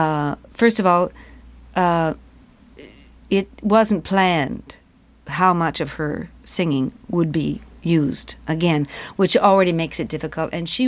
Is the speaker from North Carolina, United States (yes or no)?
no; California, United States; But they almost didn't hire me because they heard that I was from California